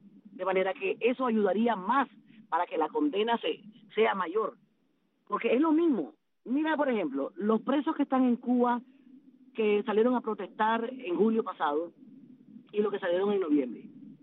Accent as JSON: {"language": "Spanish", "country": "Nicaragua", "said": "Nosotros como nicaragüenses pedimos que, por favor, a la comunidad internacional"}